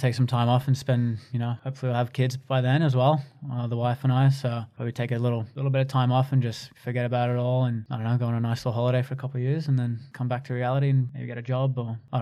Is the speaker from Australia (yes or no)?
yes; New South Wales, Australia; My wife and I, we're from the Shire, so we hang out there.